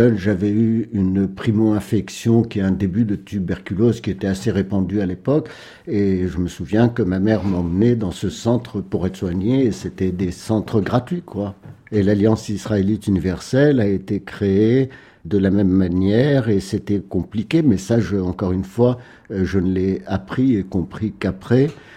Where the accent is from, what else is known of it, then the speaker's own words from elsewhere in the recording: Tala, Kasserine Governorate, Tunisia; born there; Je suis né en Tunisie, mais je ne suis pas né à Tunis, je suis né à Tala, c'est une ville qui est près du Kef, qui est dans les montagnes en Tunisie, à la limite de la Tunisie avec la frontière avec l'Algérie.